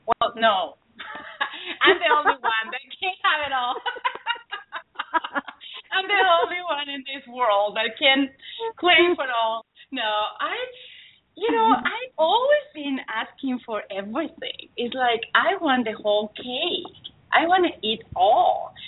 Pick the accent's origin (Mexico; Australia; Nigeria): Mexico; born there; first language Spanish; English is a second language; English, as you can tell, is not my first language. I was born in Mexico, and my first language is Spanish.